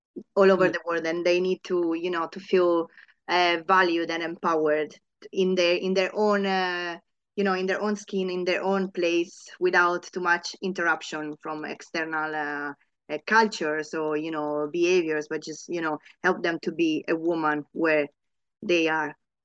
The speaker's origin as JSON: {"language": "English", "country": "Italy", "said": "I'm from Italy"}